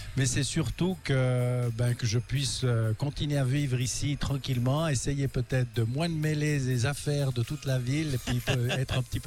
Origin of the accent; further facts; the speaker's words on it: Yverdon, Vaud, Switzerland; born there; Voilà, je suis né à Yverdon. Je l'ai quitté pendant quelques années pour voir si l'herbe était plus belle chez le voisin, comme on dit. Et en fait, j'y suis revenu en 94 et depuis 94, je ne l'ai plus quitté